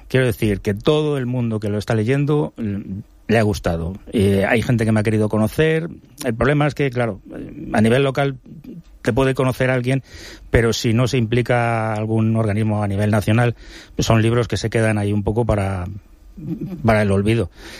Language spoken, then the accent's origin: Spanish; Guardo, Castile and León, Spain; now in Benidorm, Spain; aquí en Benidorm, donde vivo, en mi pueblo, digamos, en mi pueblo de la infancia, en Guardo, Palencia